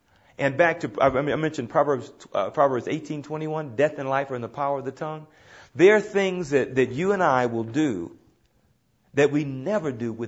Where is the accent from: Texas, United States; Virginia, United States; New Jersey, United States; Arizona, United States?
Texas, United States; Houston; back when I was a boy growing up in Third Ward in the African American community of Houston, Texas.